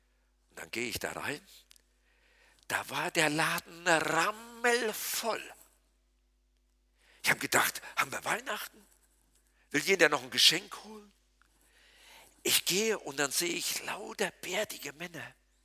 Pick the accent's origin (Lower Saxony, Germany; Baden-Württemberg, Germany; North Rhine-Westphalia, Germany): North Rhine-Westphalia, Germany; Bei uns im Siegerland, in der Gemeinschaftsbewegung, wo ich groß geworden bin